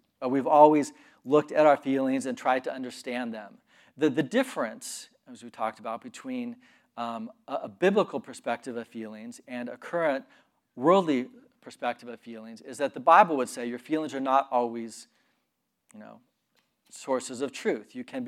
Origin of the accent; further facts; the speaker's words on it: United States; just because I'm an American and I grew up here and I just thought, yeah, everyone thinks this way.